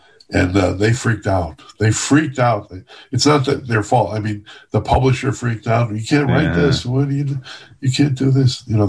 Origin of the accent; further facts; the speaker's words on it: Chicago, Illinois, United States; I worked for the Daily Calumet, but I'm from the Southwest Side. Everyone thinks, oh, you're from the East Side. No, I'm not.